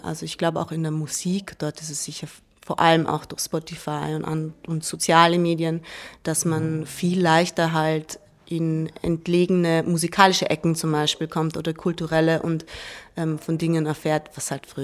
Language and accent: German; Tyrol, Austria; Beim letzten Heimaturlaub, also ich bin aus Tirol, bin ich ausgestiegen in Kufstein